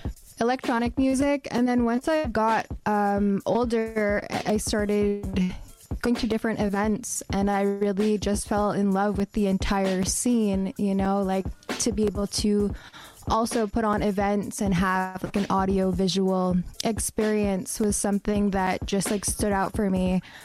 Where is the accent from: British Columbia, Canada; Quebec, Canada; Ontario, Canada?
Quebec, Canada; Kahnawake; So I am from the Mohawk Nation of Gunawage